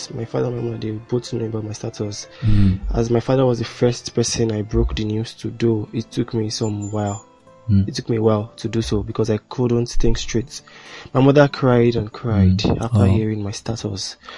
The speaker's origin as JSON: {"language": "English", "region": "Oyo", "country": "Nigeria", "said": "a 20-year-old student of UNILAG. I'm from Oyo State."}